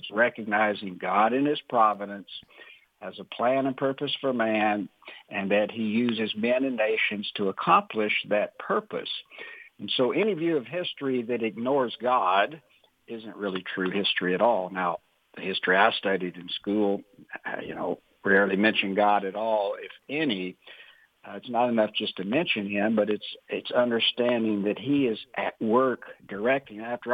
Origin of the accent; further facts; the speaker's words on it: Tennessee, United States; I grew up in the South in Tennessee, grew up in the church like a lot of people did